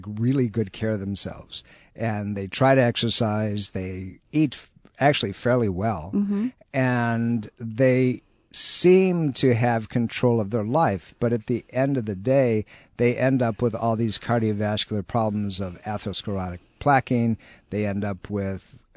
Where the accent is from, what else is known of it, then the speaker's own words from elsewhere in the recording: Jamestown, New York, United States; moved away as an adult; You know, I grew up in Jamestown, New York, as the bird flies about 65 miles south of Buffalo, New York.